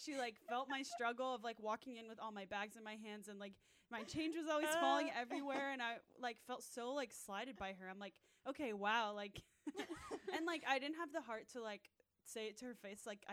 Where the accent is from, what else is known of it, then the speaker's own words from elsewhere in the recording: California, United States; my mom is French, but I'm from Southern California.